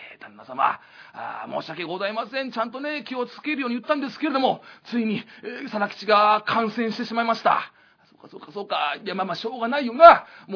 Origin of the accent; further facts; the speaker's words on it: Kyoto, Japan; accent: Kyoto dialect; moved away as an adult; もともと二十歳まで京都に住んでたもんで、京都出身でございますから、ネイティブで言ったら、京都弁、関西弁なんですよね。